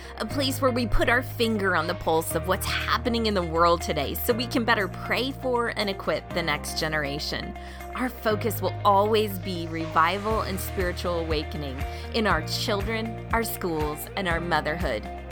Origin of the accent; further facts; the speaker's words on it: Colorado, United States; Actually, I grew up in Colorado, so I love it too.